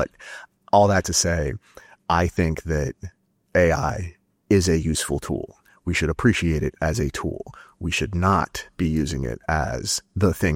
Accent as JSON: {"language": "English", "town": "Houston", "region": "Texas", "country": "United States", "tie": "born or raised there", "said": "So I'm very excited about MPC coming to my hometown next year. So I think it's going to be a lot of fun. And it's kind of a mulligan. MPC was supposed to be in Houston in 2020"}